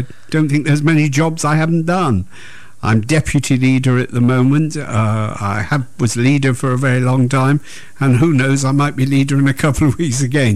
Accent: Bristol, South West England, United Kingdom; I want a city that we're proud to say, I come from Bristol.

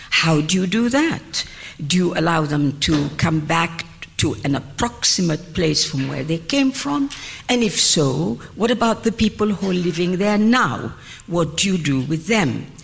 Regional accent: England, United Kingdom; I was brought up in Europe, as you know, or as you heard, and I was brought up in England

